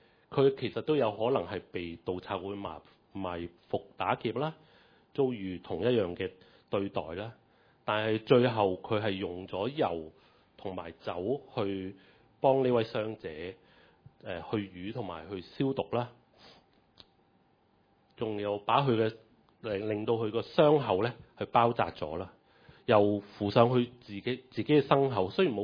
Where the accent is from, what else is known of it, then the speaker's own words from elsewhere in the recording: Hong Kong; 我諗對於我哋香港人嚟講